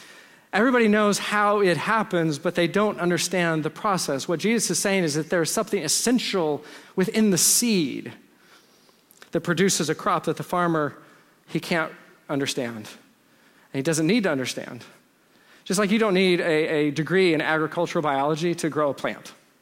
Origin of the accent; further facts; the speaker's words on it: Texas, United States; See, I'm from Texas, and so what I think of as a tree is a shrub for you. We have very, very short trees.